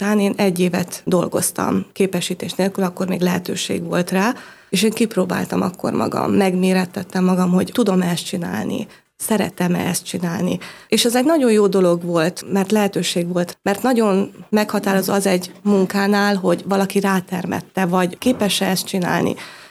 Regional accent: Balotaszállás, Bács-Kiskun, Hungary; born there; Hát én nem kiskunhalasi vagyok, Balotaszálláson születtem, és nagyon szép gyerekkorom volt.

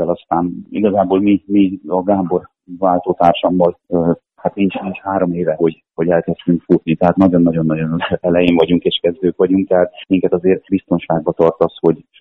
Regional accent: Csákvár, Fejér, Hungary; Csákváról. Érkeztem a Vértes lábától. A Csákvári gyülekezet gondnoka vagyok. Ott élek feleségemmel, három fiammal.

